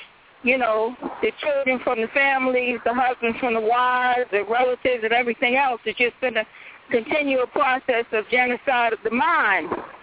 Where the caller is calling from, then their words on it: Richmond, Virginia, United States; I'm calling from Richmond, and unfortunately some of the same things are happening here as far as the sex trafficking.